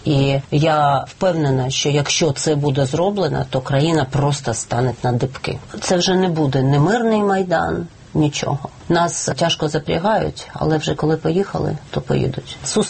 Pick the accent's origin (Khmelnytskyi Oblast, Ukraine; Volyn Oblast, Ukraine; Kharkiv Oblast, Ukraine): Kharkiv Oblast, Ukraine; Kharkiv; Тому що мій рідний Харків спить